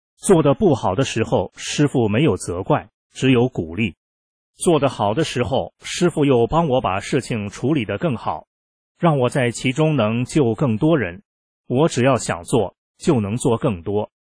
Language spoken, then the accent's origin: Chinese; China; 我赶紧跟他说，我来自中国，告诉你一件在中国发生的事情。